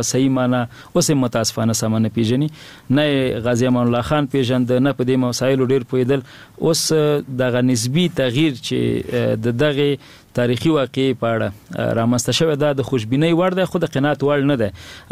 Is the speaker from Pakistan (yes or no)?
no; Nangarhar, Afghanistan; زه د ننګرهار ولایت یم،